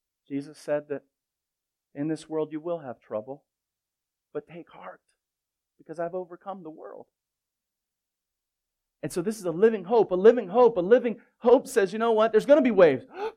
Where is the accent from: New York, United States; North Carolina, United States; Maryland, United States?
Maryland, United States; Baltimore; But that's because I'm from Baltimore.